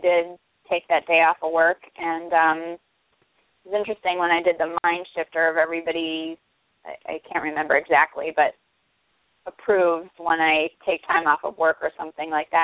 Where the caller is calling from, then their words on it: Chicago, Illinois, United States; I'm calling from the Chicagoland area.